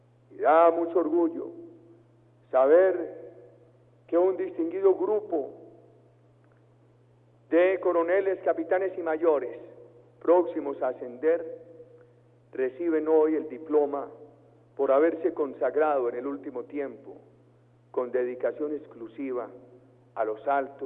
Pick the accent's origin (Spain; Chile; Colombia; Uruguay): Colombia; Da mucho orgullo como colombiano